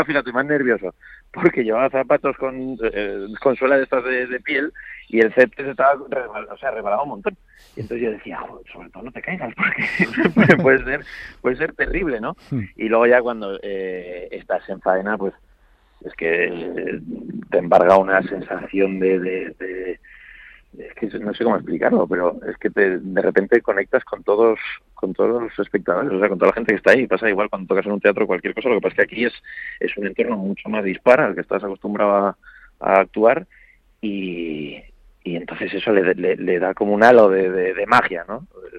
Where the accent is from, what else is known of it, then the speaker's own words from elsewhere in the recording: Zaragoza, Aragon, Spain; also born or lived in Madrid; yo soy maño, yo soy de Zaragoza, pero fui a estudiar la carrera ya a Madrid y yo soy medio mañileño